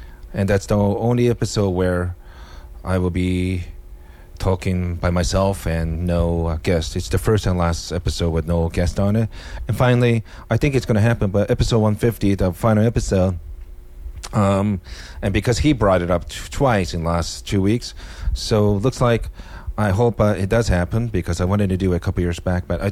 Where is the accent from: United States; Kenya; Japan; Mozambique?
Japan; growing up in my background, ethnically Korean, growing up in Japan, family problems and alcoholism